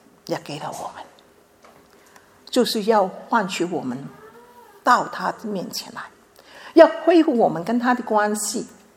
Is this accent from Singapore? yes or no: no; Chaozhou, Guangdong, China; 从小因为我是潮州人嘛，潮州人的对女孩子是不会看重的，所以当我出生的时候，父母是要打算是将我卖去的